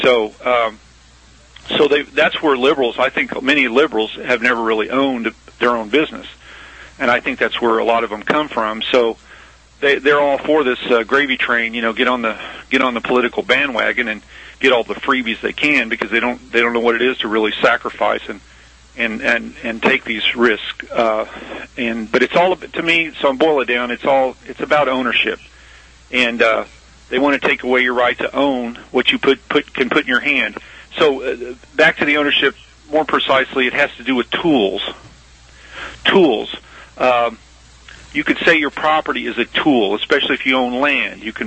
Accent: Missouri, United States; So the deal is, you know, I told you that I'm from Missouri.

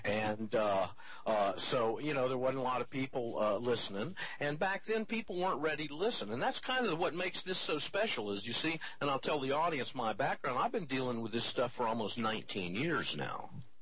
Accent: Panama City, Florida, United States; born there; I was born in Panama City, Florida, the Redneck Riviera, as it's affectionately referred to.

